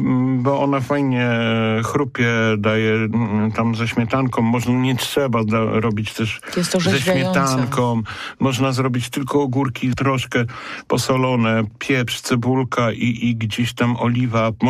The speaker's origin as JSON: {"language": "Polish", "town": "Poznań", "region": "Greater Poland Voivodeship", "country": "Poland", "said": "ja jestem szczun z Poznania, to wsypuję majeranek."}